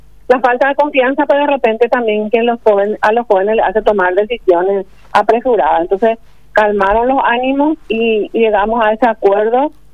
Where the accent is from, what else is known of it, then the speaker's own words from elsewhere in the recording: Barrero Grande, Cordillera, Paraguay; yo soy de Barrero Grande, la ciudad de La Chipa, la capital de la República de La Chipa.